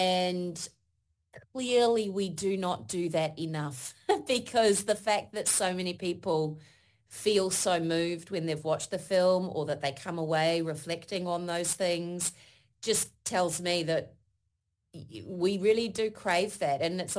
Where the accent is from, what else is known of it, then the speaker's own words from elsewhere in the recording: Auckland, New Zealand; moved away; I come from New Zealand originally, and I sound like a cliche, but I had sheep growing up.